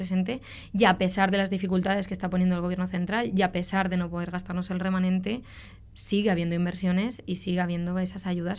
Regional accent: Calpe, Valencian Community, Spain; porque pues, soy de Calpe y al final el vínculo a la tierra siempre tira

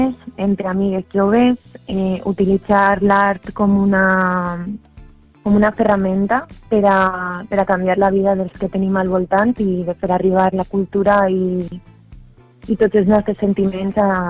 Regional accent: Valencia, Valencian Community, Spain; i jo de València.

